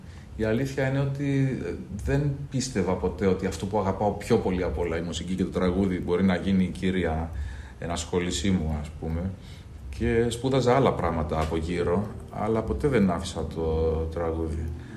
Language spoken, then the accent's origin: English; Cyprus; English is a second language; moved away as an adult; also born or lived in Athens; I was born in Cyprus in 1969.